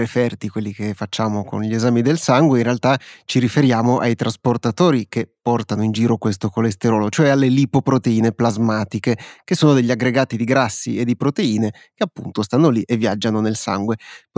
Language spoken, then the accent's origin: Italian; Piedmont, Italy; Siamo piemontesi, non si chiedono queste cose, dai.